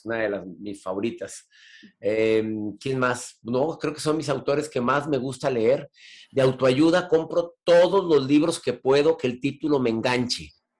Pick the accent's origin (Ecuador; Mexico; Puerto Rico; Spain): Mexico; Monterrey, Nuevo León; Yo andaba en camión, andaba en pecera, acá en Monterrey, de donde soy originario